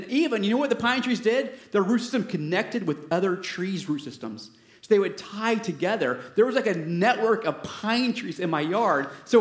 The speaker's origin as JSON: {"language": "English", "region": "Florida", "country": "United States", "tie": "born or raised there", "said": "Growing up in Florida, I grew up in the Ocala National Forest, and I love the Florida pine trees."}